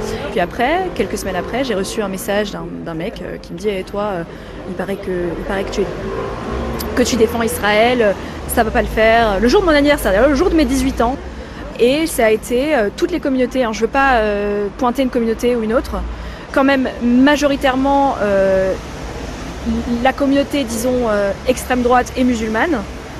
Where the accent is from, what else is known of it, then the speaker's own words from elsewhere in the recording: Paris, Île-de-France, France; Je suis née à Paris, j'ai vécu toute ma vie à Paris, mes parents payent des impôts en France depuis 1980.